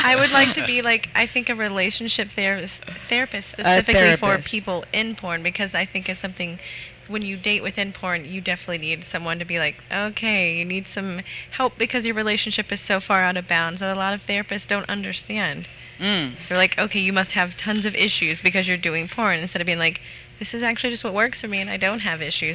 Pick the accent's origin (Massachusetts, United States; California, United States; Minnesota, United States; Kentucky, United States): Kentucky, United States; I'm from Kentucky, so.